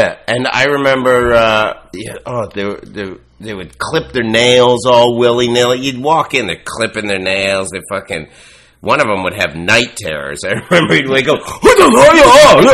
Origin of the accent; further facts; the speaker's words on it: Toronto, Ontario, Canada; now in Vancouver, Canada; No, I'm from Toronto. I live here.